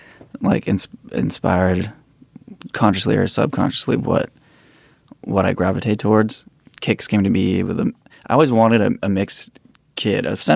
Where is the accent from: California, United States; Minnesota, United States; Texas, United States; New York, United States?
California, United States; yeah, it's interesting experience. Like the schools, the community I grew up in was like predominantly African American.